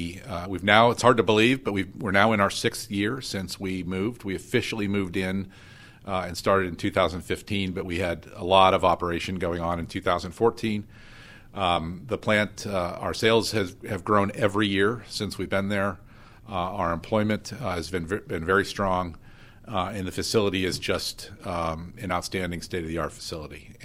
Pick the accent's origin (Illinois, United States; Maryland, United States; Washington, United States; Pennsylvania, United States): Pennsylvania, United States; Erie; I was born and raised in Erie, as I said.